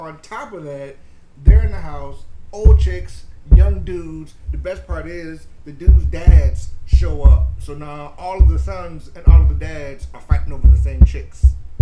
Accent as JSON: {"language": "English", "town": "New Orleans", "region": "Louisiana", "country": "United States", "tie": "born or raised there", "also_born_or_lived": "Hawaii", "said": "8-year Marine Corps vet, born and raised in New Orleans, lived in Hawaii for a bit, now I came back home"}